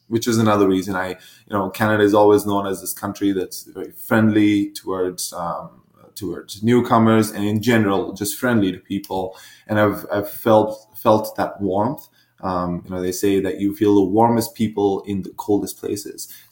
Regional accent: India; And I've never heard that, you know, growing up in India.

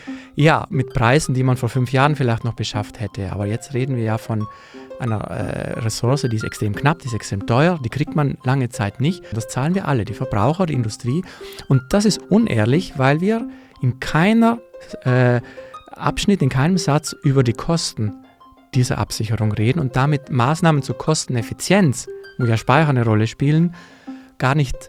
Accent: Trentino-Alto Adige, Italy; moved away as an adult; now in Munich, Germany; Ja, erst einmal komme ich aus Südtirol. Ich bin ja Zurgroßter, auf Gott bayerisch, und habe aber in München mein Zuhause, meine Familie gefunden

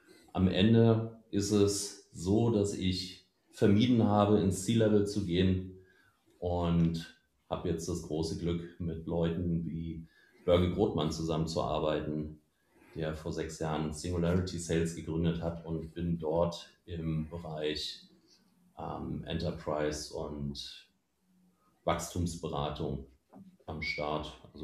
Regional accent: Berlin, Germany; Ich komme ursprünglich aus Berlin, aus der Musikszene.

